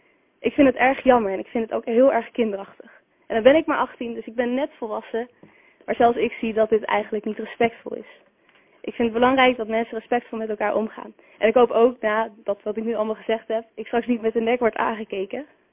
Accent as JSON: {"language": "Dutch", "town": "Arkel", "region": "South Holland", "country": "Netherlands", "tie": "born or raised there", "said": "Ik ben 18 jaar en ik ben geboren in Arkel. En daar woon ik nog steeds. Ik woon op de Onderweg en tegenover het Koepelkerkje."}